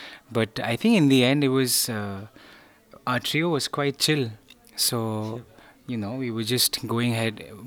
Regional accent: Delhi, India; I come from India, from Delhi, and I'm a singer.

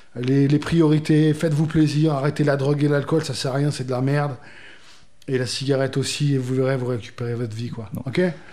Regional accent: France; On est des Français, on est fiers de l'être. Voilà, moi je chante dans la langue de Shakespeare, mais j'aime bien Molière aussi. Mmh. Donc du coup, je suis fier de mon pays

